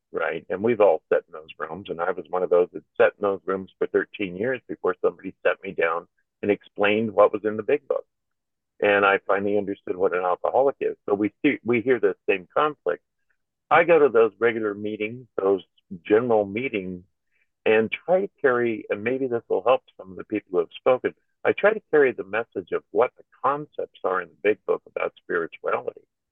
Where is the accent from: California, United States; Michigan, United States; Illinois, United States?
California, United States; San Francisco; I'm from San Francisco Bay Area